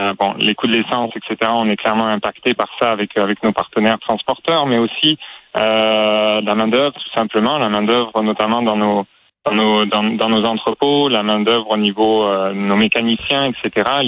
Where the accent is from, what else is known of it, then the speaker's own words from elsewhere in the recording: Quebec, Canada; surtout chez nous au Québec.